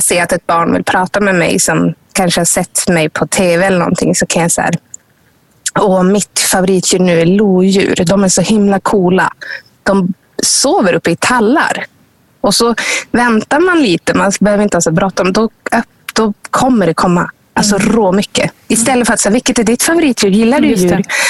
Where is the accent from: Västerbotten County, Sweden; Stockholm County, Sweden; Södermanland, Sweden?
Västerbotten County, Sweden; Umeå; till exempel hemma i Umeå hos min familj eller någonting